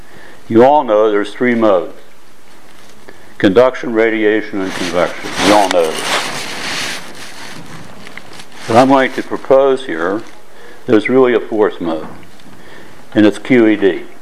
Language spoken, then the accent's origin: English; United States; now in Hong Kong; I'm an American living in Hong Kong